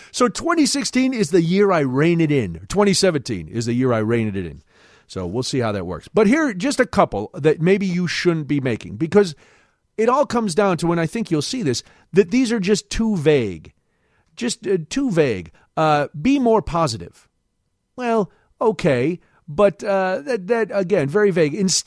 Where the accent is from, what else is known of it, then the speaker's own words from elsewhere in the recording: Ireland; I am Irish